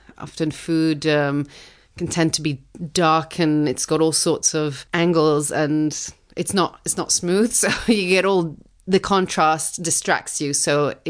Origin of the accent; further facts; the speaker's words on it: Italy; now in United Kingdom; I've always been a bit of a foreigner wherever I was, because even though I grew up in Italy, I went to, an international school, and my parents weren't 100% classic Italian, I was considered a bit of a foreigner. I moved to England. I didn't grow up in England